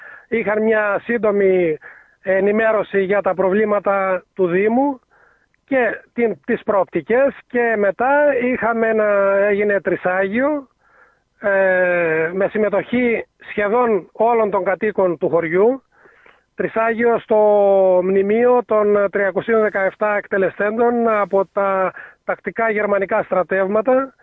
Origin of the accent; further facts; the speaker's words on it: Korfovouni, Epirus, Greece; Κατάγομαι από το Κορφοβούνι Άρτας, μεγάλωσα και έμαθα τα γράμματά μου εκεί